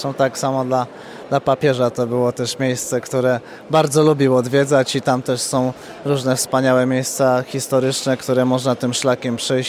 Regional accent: Warsaw, Masovian Voivodeship, Poland; urodziłem się i mieszkam w Warszawie

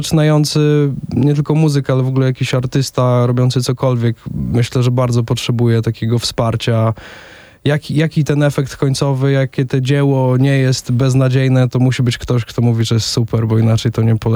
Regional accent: Łomża, Podlaskie Voivodeship, Poland; Obaj jesteśmy z Łomży i jeździliśmy na obozy tenisowe

